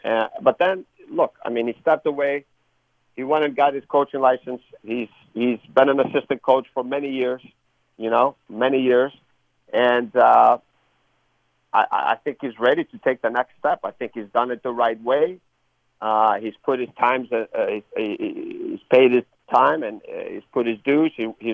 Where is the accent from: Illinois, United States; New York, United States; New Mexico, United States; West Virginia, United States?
Illinois, United States; Chicago; especially for me it was different because I grew up in Chicago. I played for the team.